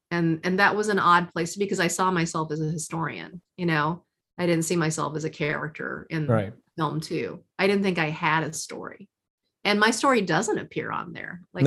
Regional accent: Kentucky, United States; I think there's something about me growing up in Kentucky, I couldn't possibly fit that box

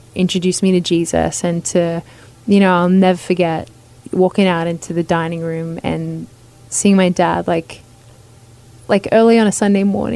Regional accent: Australia; The German and French way is Gorge, but we are Australian.

